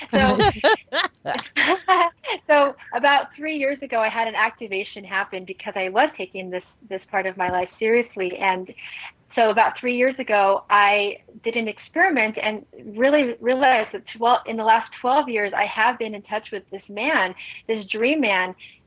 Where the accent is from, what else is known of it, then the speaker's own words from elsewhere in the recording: Salt Lake City, Utah, United States; So I'm actually from Salt Lake City, Utah